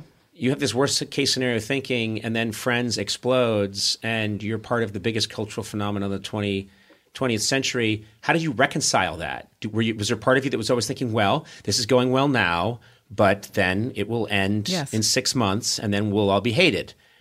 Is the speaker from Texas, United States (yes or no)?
no; Newton, Massachusetts, United States; I'm from Newton, Mass, and it's all good.